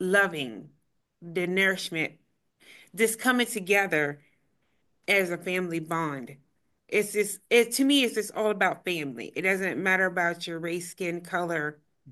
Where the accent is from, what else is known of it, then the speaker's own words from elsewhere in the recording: Delaware, United States; I'm from Delaware.